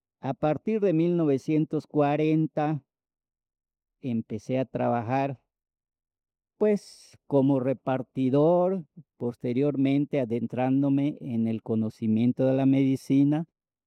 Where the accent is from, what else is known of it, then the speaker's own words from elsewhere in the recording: Mérida, Yucatán, Mexico; now in Mexico City, Mexico; Soy originario de Mérida, Yucatán, y me dejé caer al Distrito Federal.